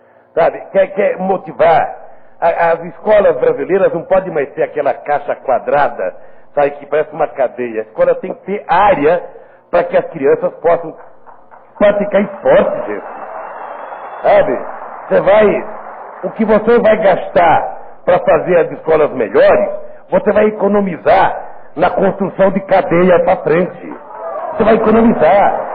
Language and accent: Portuguese; Brazil; Portanto, eu não estarei mais na presidência da República, mas estarei sendo brasileiro como serei